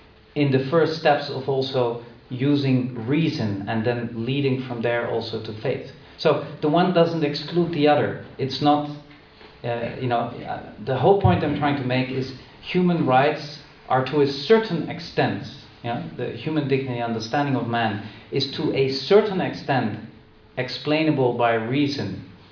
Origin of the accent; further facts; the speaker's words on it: Netherlands; I remember very well the discussion in the 80s when abortion was legalized in the Netherlands.